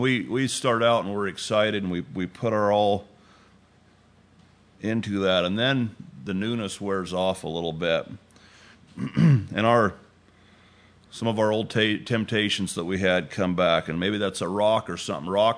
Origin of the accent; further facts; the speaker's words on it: Oregon, United States; I've seen it growing up in Oregon.